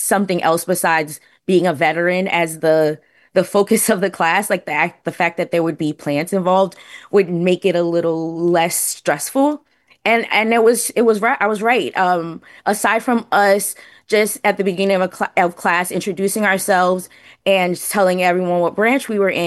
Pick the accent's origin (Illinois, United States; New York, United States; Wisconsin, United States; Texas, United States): New York, United States; Brooklyn; born or raised there